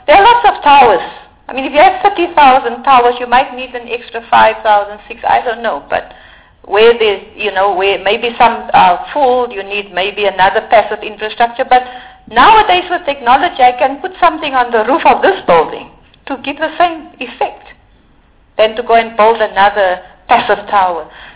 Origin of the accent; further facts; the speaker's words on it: South Africa; I'm now just talking as a South African, a normal South African